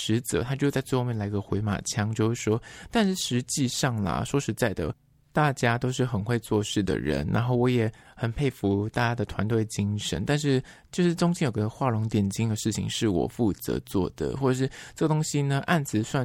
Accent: Shilin, Taipei, Taiwan; 我是士林在这边土生土长的在地人

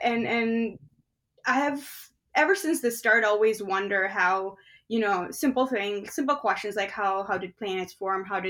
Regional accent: India; now in Canada; so I'm from India originally, they didn't really have very many places where you could do your bachelor's in astronomy. So I ended up, deciding to move away from my home country

